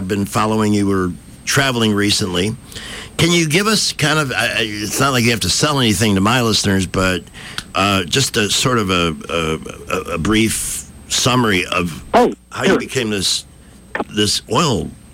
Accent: Chicago, Illinois, United States; I grew up in Chicago with the Daily Democrats

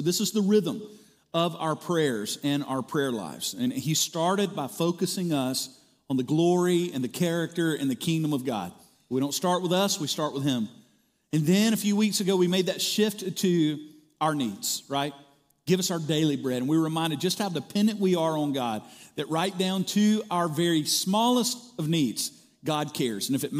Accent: Mississippi, United States; I grew up in South Mississippi on a 200-acre farm. Our land went all the way down to what's known as the Escatawba River.

